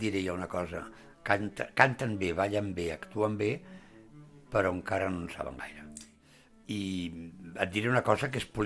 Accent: Barcelona, Catalonia, Spain; jo soc d'arrels aragoneses, però per sobre de tot soc català, barceloní, i defensor de la cultura catalana.

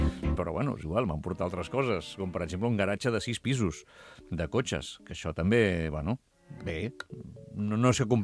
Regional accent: Barcelona, Catalonia, Spain; Com jo quan era petit a Barcelona

